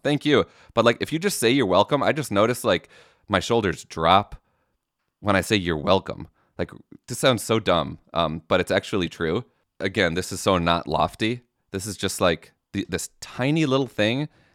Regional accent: Midwest, United States; I'm from the Midwest. We are a sorry people.

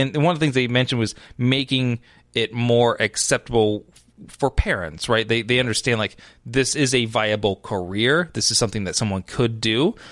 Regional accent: Seattle, Washington, United States; but I am from Seattle, I do drink.

